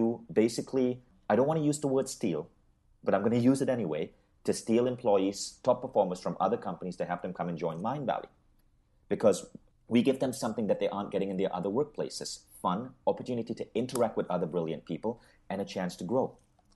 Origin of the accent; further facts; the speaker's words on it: Michigan, United States; because I spent 4 years growing up in Michigan